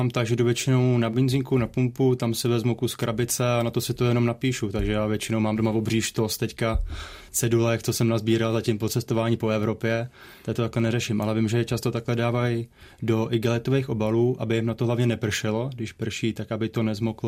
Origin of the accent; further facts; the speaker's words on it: Central Bohemian Region, Czechia; Já jsem z vesnice u Kolína, takže Radbořák.